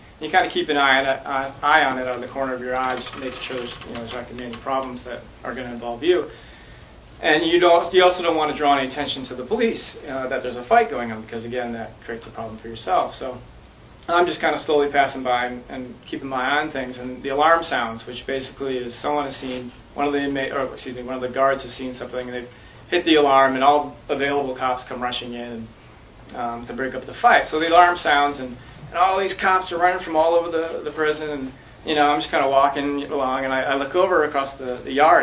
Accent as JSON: {"language": "English", "region": "New England", "country": "United States", "tie": "born or raised there", "said": "And I grew up in New England in the suburbs, which is, you know, it's very white and very middle and upper class."}